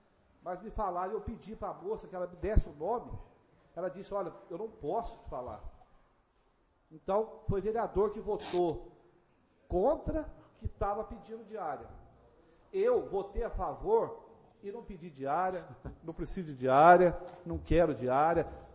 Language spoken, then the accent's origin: Portuguese; Muzambinho, Minas Gerais, Brazil; fui nascido e criado em Muzambinho, pretendo aqui morrer